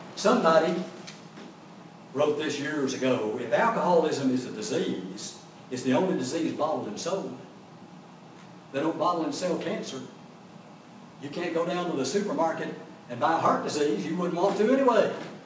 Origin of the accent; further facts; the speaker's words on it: Houston, Texas, United States; now in Texarkana, United States; I grew up in Houston, as most of you know. I live in Texarkana now.